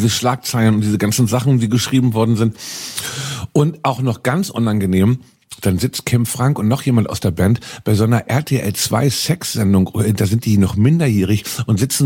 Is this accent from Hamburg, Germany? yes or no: yes; Hamburg, Germany; für die Flensburger sind wir Hamburger Münchner. Die Münchner des norddeutschen Volks.